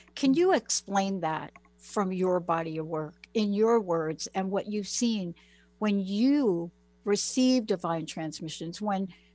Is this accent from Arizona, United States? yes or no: no; New York City, New York, United States; I mean, I'm a kid from the Bronx. I'm a kid from the projects.